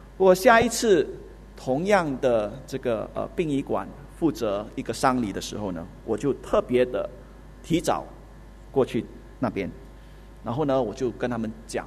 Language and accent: Chinese; Singapore; 用一句我们新加坡人的俗语啊